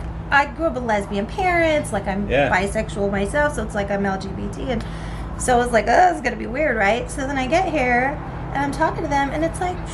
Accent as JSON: {"language": "English", "region": "California", "country": "United States", "tie": "born or raised there", "said": "Well, plus I grew up in the Central Valley, which is what I call the Midwest of California."}